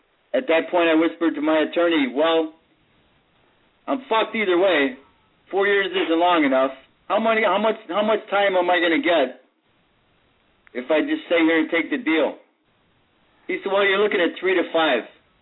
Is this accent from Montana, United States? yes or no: no; Chicago, Illinois, United States; moved away; I'm originally from Chicago. In 1979, when I left, it was September.